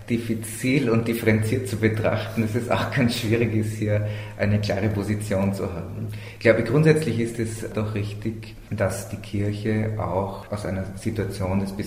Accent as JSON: {"language": "German", "country": "Austria", "said": "Ich kenne eine ähnliche Diskussion, die zurzeit in meinem Heimatland Österreich gelaufen ist."}